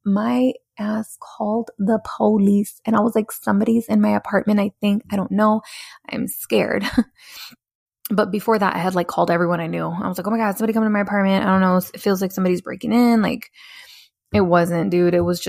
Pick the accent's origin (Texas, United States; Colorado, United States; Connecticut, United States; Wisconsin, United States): Wisconsin, United States; Milwaukee; I grew up in Milwaukee, Wisconsin. It was like a real like gang infested area.